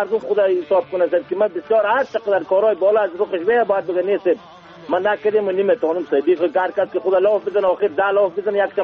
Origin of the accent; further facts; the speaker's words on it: Bamyan, Afghanistan; من از بامیان هستم